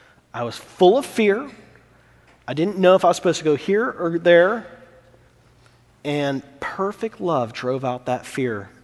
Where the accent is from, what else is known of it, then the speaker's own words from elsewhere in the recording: California, United States; I'm from California, by the way, too, as well. So I lived in East Coast, West Coast, so I'm partial to California.